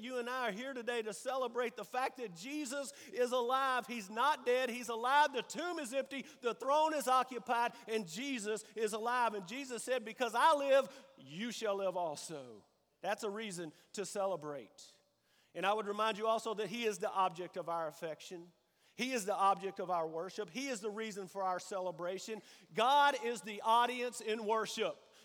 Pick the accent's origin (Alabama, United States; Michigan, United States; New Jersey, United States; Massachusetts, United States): Alabama, United States; And listen, I'm from Alabama, so I'm not real good at math